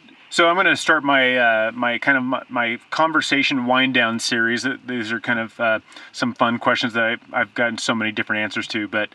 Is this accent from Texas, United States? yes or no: no; California, United States; I've had that experience growing up in Southern California, just trying to speak a little bit of Spanish to people I've worked with from Mexico or elsewhere.